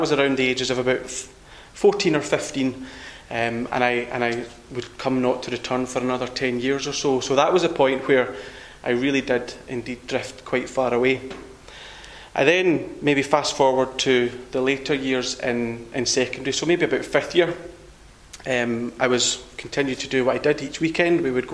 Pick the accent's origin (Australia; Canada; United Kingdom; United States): United Kingdom; Glasgow, Scotland; I was born and brought up in Glasgow, in a non-Christian home